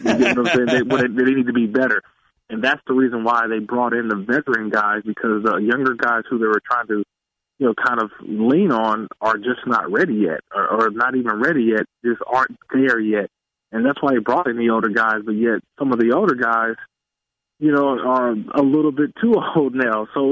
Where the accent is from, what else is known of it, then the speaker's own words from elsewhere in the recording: California, United States; that's the hard part as a kid growing up in the Bay Area.